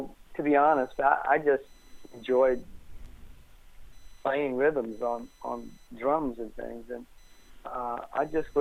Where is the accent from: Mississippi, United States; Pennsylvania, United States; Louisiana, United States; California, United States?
Louisiana, United States; Bunkie; also born or lived in Lafayette; And finally I got to be known as this little boy drummer from Bunky, Louisiana. I was born in Lafayette, Bro Bridge area, so I'm a Cajun boy